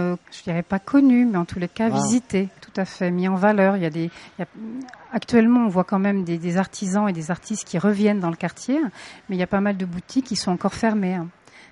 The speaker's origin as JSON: {"language": "French", "town": "Paris", "region": "Île-de-France", "country": "France", "lives_now": "Aveyron, France", "said": "De Paris."}